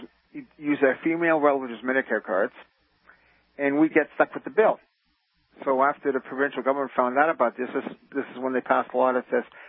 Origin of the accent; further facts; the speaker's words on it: Canada; Right, I'm a Canadian.